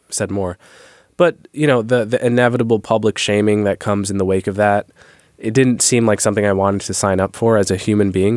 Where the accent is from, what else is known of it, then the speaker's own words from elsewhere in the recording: Montclair, New Jersey, United States; Montclair, New Jersey.